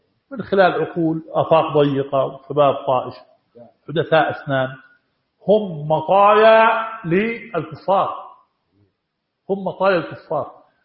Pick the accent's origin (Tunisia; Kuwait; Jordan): Jordan; ما عندنا في الأردن ولا شيء